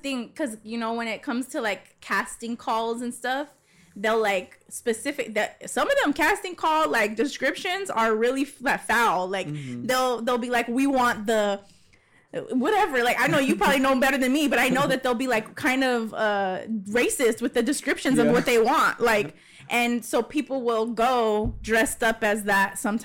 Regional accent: Pasadena, California, United States; my experience as a Chicana growing up in Pasadena and Northeast

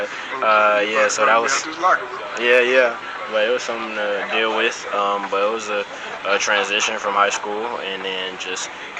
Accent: Atlanta, Georgia, United States; From Atlanta, Georgia.

